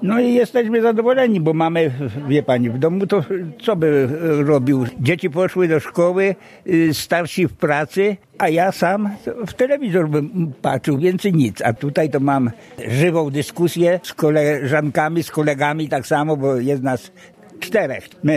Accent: Kolbuszowa Górna, Subcarpathian Voivodeship, Poland; Ja jestem z Kolbuszowej Górnej i byłem przez 26 lat sołtysem w gminie Kolbuszowa, ale w Kolbuszowej Górnej.

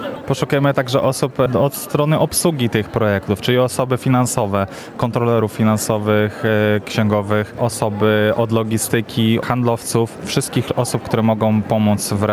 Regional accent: Zgorzelec, Lower Silesian Voivodeship, Poland; Ja osobiście pochodzę ze Zgorzelca i stąd do Was przyjechałem.

